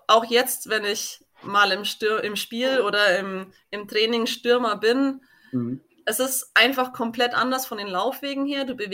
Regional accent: Bavaria, Germany; ich bin aus dem Landkreis Kulmbach.

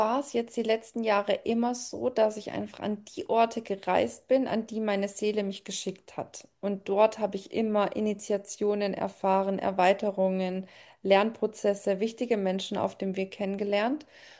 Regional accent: Germany; born there; Fließt bei mir komplett direkt durch meinen Geburtsort, also durch Deutschland.

